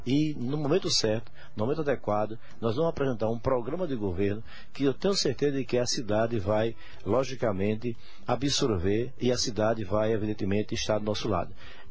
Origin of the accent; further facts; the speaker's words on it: Guarabira, Paraíba, Brazil; Eu vim de Guarabira, de bicicleta e a peste, né, em Guarabira, zona rural.